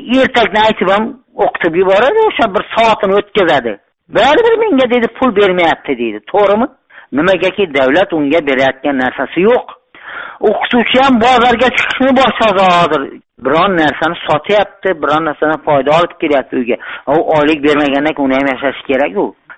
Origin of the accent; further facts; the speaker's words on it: Xorazm Region, Uzbekistan; now in Bogdanovich, Russia; Xorazmdanmiz. Rossiyaning Sverdlovsk viloyatining Bogdanovich shahrida ishlayapmiz.